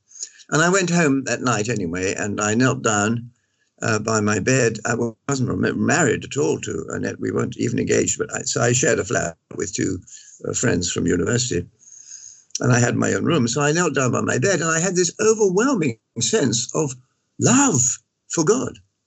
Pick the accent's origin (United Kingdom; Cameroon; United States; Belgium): United Kingdom; Scotland; I'm Scottish. And we are by nature fairly reserved.